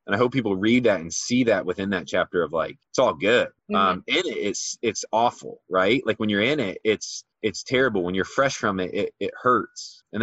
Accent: Midwest, United States; growing up in the Midwest, I remember I was 24 years old.

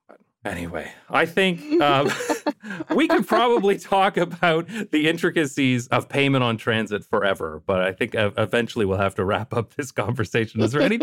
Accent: London, Ontario, Canada; my hometown of London, Ontario, Canada

